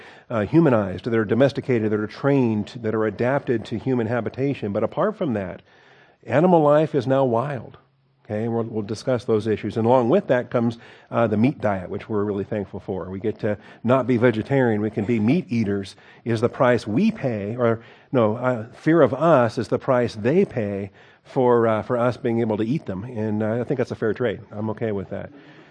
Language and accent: English; Seattle, Washington, United States; now in Texas, United States; like where I grew up in Seattle, Washington, on a blue sky day, you can see Mount Rainier.